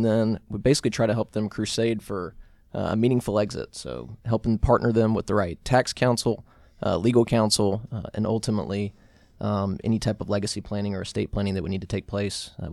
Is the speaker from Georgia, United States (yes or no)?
yes; Roswell, Georgia, United States; Yeah, so I'm a native Georgia guy. I grew up over in Roswell.